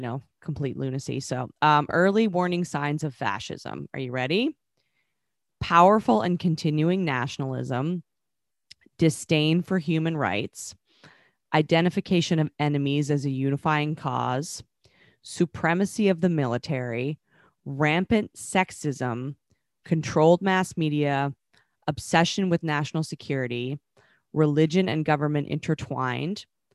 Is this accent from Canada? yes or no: yes; Vancouver, British Columbia, Canada; apparently the first place this cutie was discovered was Vancouver, which is my hometown.